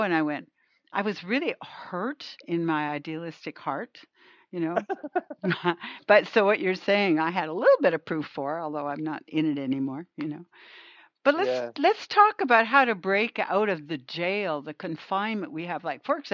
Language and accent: English; Canada; I'm from Canada